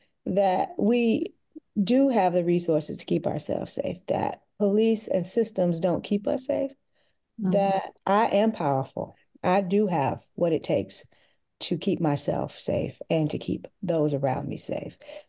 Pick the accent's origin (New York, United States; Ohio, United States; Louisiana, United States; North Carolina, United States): North Carolina, United States; I am from North Carolina